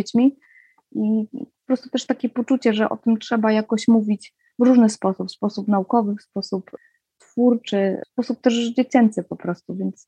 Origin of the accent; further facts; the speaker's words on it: Pomeranian Voivodeship, Poland; pochodzę z Kaszub, całe życie mieszkam na Kaszubach